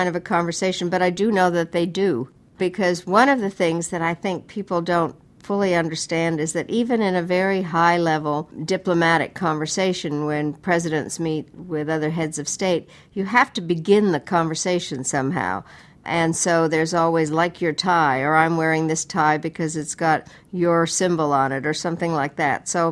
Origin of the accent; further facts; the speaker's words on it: Colorado, United States; I love Colorado, and I always like coming back to my home state.